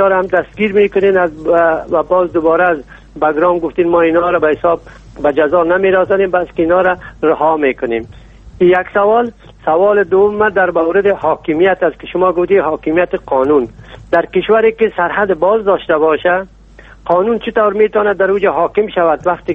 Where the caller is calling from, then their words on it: Germany; از آلمان هستم.